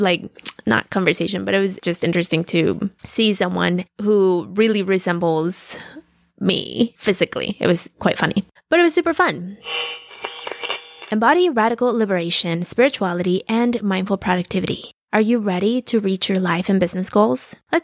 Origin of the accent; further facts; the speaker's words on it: Mexico City, Mexico; also born or lived in Los Angeles; I grew up in Mexico City and sometime in LA. And so most of my life was in the Mexico City, which is city, very similar to LA.